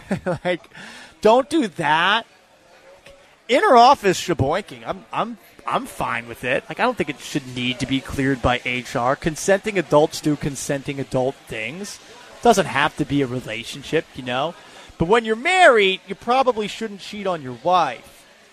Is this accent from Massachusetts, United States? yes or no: yes; Hanover, Massachusetts, United States; this guy is from my hometown, Hanover, Massachusetts.